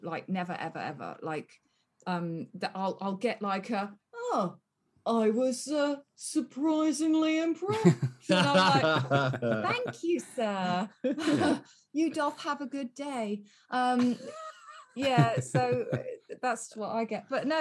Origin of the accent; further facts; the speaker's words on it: South West England, United Kingdom; Because I grew up near Yeovil.